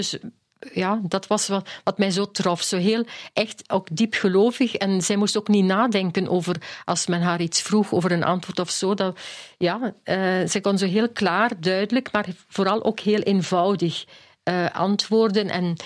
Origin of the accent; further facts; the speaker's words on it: Limburg, Netherlands; Ik ben afkomstig eigenlijk van Limburg.